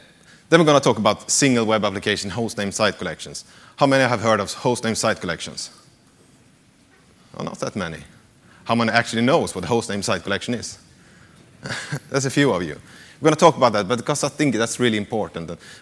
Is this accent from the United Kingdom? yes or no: no; Sweden; I'm from Sweden. I work for a consultant company there.